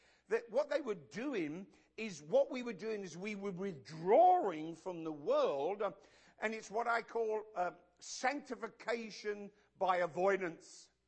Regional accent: London, United Kingdom; Now, of course, as a Londoner, child of the 60s, We were all influenced, at least us English guys

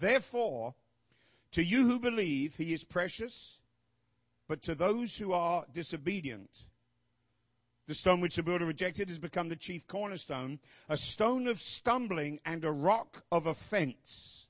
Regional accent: London, United Kingdom; oh, we're from London, England.

